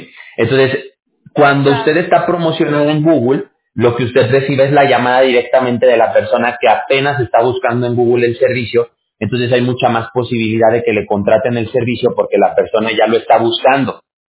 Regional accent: Mexico; yo soy mexicano.

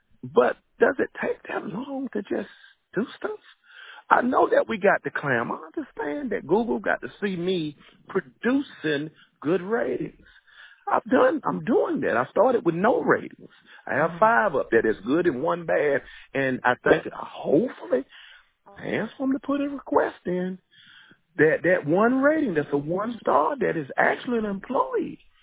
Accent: North Carolina, United States; I'm not a Bay Minette person. I've traveled and built businesses. I'm from North Carolina.

